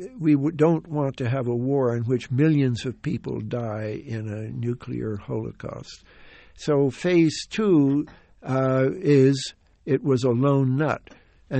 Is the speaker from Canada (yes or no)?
yes; Canada; now in United States; as a Canadian, I really prefer America.